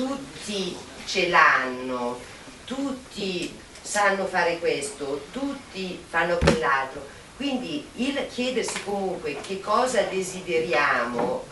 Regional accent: Padua, Veneto, Italy; vengo da Padova

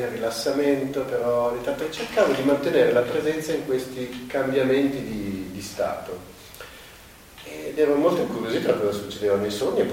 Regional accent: Milan, Lombardy, Italy; born there; abito a Milano, sono nato a Milano. E sono nato in una famiglia cristiano-cattolica con un'impronta praticante molto decisa.

